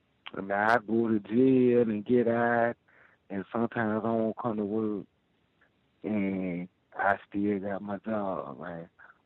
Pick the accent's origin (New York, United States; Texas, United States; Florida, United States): Texas, United States; Houston; now in North Dakota, United States; Man, I'm in North Dakota, but I'm from Houston, Texas, man.